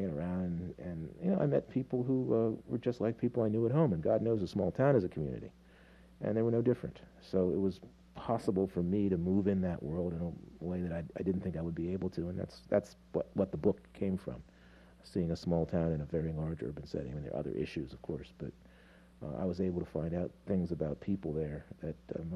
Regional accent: Bedford, Pennsylvania, United States; in my hometown, which is Bedford, Pennsylvania, halfway between Harrisburg and Pittsburgh, the Klan still is big.

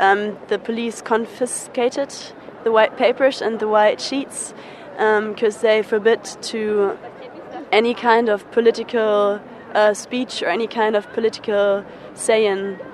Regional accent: Berlin, Germany; English is a second language; then we said we're from Berlin, and they said they asked us what we're doing, and we said we're tourists

